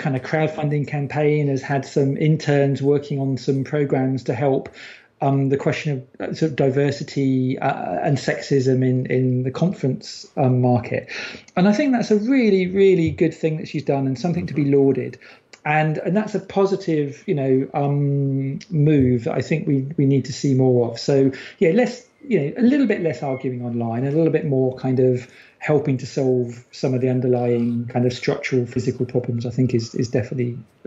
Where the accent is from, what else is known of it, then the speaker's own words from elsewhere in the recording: United Kingdom; as a Brit